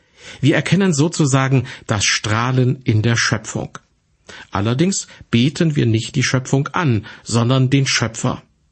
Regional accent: California, United States; In meiner Heimat in Südkalifornien betrachte ich nachts oft den Mond und einen besonders hellen Stern im Südwesten

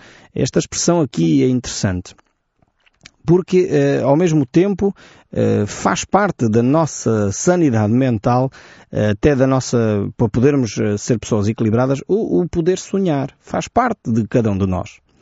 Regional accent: Portugal; menos fadistas, como nós somos como portugueses, menos fatalistas.

